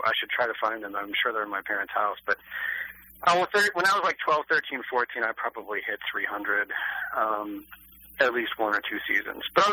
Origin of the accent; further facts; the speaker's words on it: Kansas, United States; Growing up in Kansas, as I talk about in the book, I grew up in Kansas in the 80s